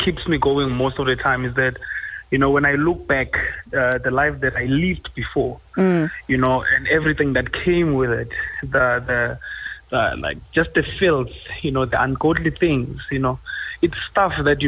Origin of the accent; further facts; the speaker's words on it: Makaya, South Africa; growing up in Makaya, we were always told that you can never sit on a chair kunabantu abadala